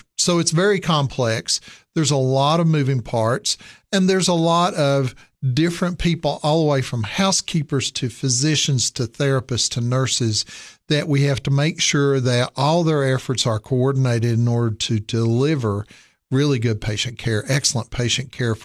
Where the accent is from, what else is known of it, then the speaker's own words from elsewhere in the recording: Johnson City, Tennessee, United States; I'm originally from Johnson City. I grew up there